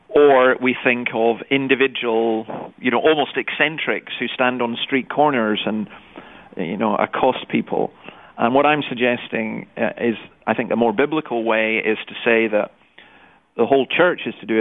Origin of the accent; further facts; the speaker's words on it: Scotland, United Kingdom; now in Australia; and I'm a Scot. I'm new here